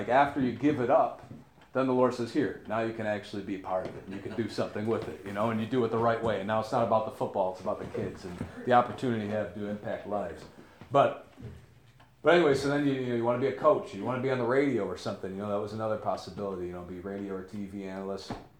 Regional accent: Buffalo, New York, United States; born there; And I thank God I was born in Buffalo, you know, not born in Boston

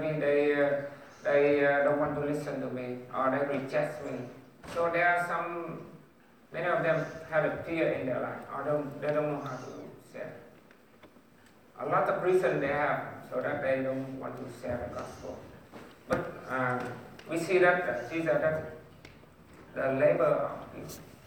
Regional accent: Vietnam; And in Vietnam, the one who brought the gospel to Vietnam, in my hometown.

